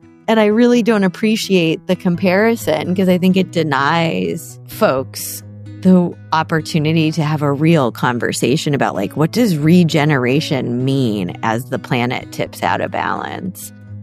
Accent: East of England, United Kingdom; I'm from Norfolk. I shouldn't be here.

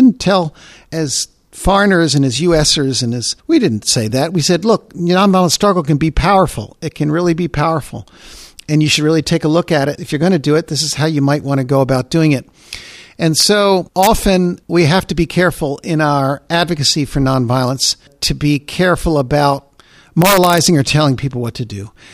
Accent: United States; it's very tricky for us as an international group and me as an American of European heritage to be telling people around the world what is right and wrong.

